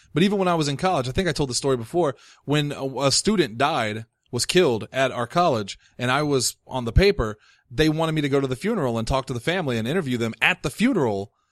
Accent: Illinois, United States; My dad had to move out of, we're from Southern Illinois

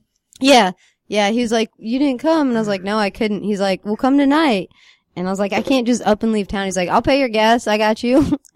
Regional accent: Pennsylvania, United States; now in Jackson, United States; No, I'm from Pennsylvania. I live in here, Jackson. Developing that accent.

